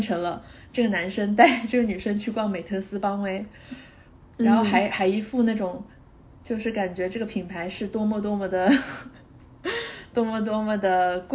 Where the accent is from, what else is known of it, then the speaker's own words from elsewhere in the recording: China; 就是我们中国人的名姓氏大部分都是一个字的嘛